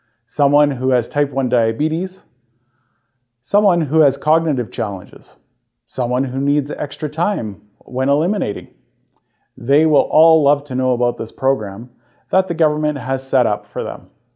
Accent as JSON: {"language": "English", "country": "Canada", "said": "We're Canadian, so we'll focus on Canadian programs regularly."}